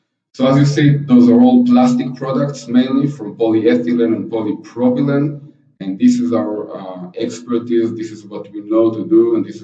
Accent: Israel; English is a second language; You probably hear by my accent that I'm not from the US. I'm from Israel, based in Israel.

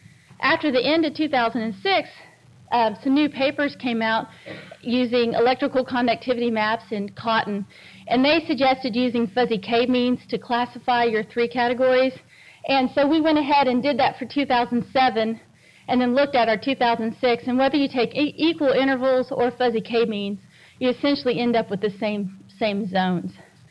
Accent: Midwest, United States; I came from the Midwest, so especially in corn, it was found really useful

